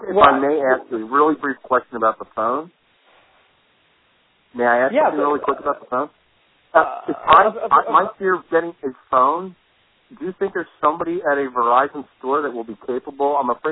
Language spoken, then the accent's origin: English; Pennsylvania, United States; from Pennsylvania, and but I was a senior, and it was just, you can't write this story. I was actually at a school in Pennsylvania, Valley Forge Military Academy